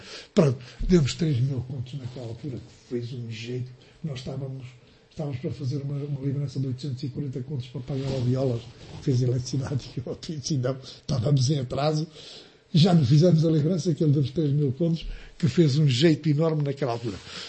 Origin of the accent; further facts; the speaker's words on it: Aradas, Centro, Portugal; Há Aradas em que eu nasci. Há Aradas de hoje e há Aradas em que eu nasci. São completamente diferentes. Eu nasci numa Aradas profundamente rural. Vivi uma vida de pura ruralidade.